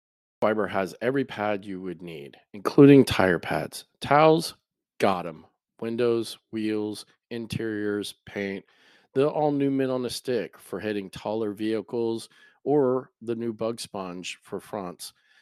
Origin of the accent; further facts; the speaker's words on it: Miami, Florida, United States; born there; now in Orlando, United States; I am born and raised in Miami, or well, born in Miami and then moved up here.